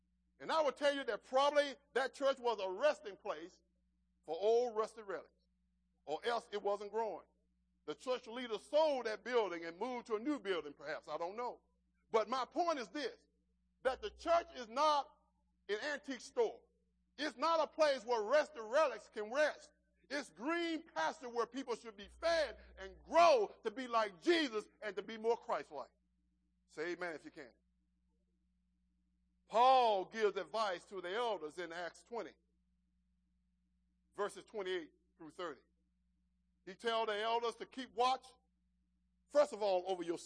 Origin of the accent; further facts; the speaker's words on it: Arkansas, United States; I don't know if any of you have ever been to Arkansas. That's my home state.